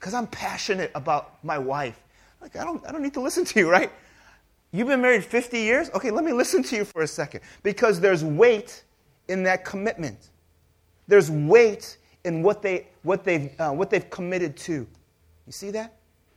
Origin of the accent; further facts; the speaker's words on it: United States; And, you know, I grew up in the United States, and Mrs. Fields is like the best cookies back in the day, right?